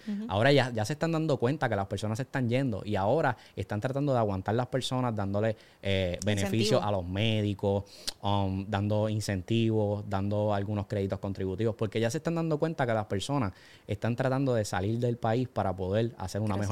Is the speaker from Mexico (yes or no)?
no; Puerto Rico; donde yo soy, donde yo nací, donde yo me crié, uh-huh. Todo el mundo sabe que yo pronuncio la L bien clara, soy puertorriqueño. O sea, eso está claro. En cualquier lugar el acento nos delata, en cualquier lugar.